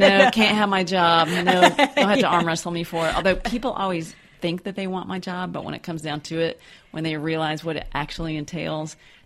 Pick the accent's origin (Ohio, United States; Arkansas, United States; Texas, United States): Texas, United States; Austin; I went to Texas A&M. I grew up in Austin.